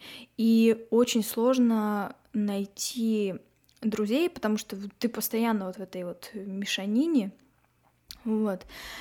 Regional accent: Irkutsk, Irkutsk Oblast, Russia; мы едем обратно в мой родной город Иркутск. Второй раз, когда я приехала уже в 16 лет, то есть вот 2 года мы здесь пробыли, мы с папой уехали обратно в Иркутск, я там закончила школу

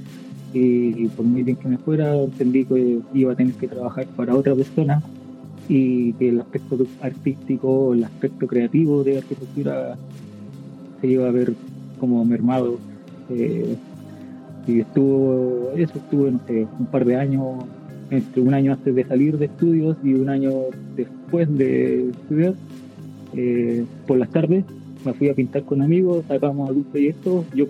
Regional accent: Viña del Mar, Valparaíso, Chile; Yo crecí en Viña del Mar, en Miraflores Alto, bueno, un barrio muy, muy corriente

